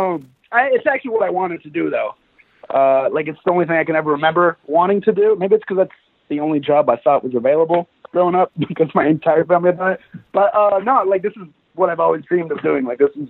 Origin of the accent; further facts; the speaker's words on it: Atlanta, Georgia, United States; I grew up in America. I've been living in Atlanta since I was 4 years old, so I definitely sound American.